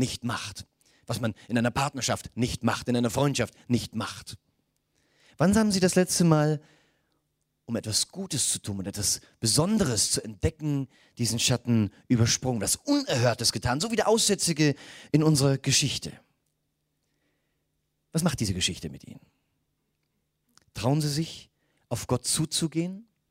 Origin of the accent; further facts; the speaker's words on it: Mühldorf am Inn, Bavaria, Germany; Ich komme aus Mühldorf am Inn, das haben wir gestern schon geklärt, wir können das kurz machen, Mühldorf am Inn ist in Oberbayern.